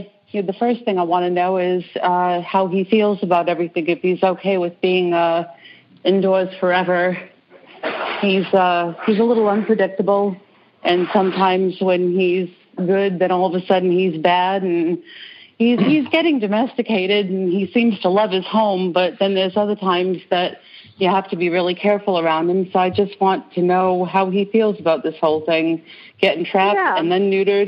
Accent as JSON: {"language": "English", "region": "Kentucky", "country": "United States", "said": "Hi, this is … I'm from Kentucky, and we have Huckleberry."}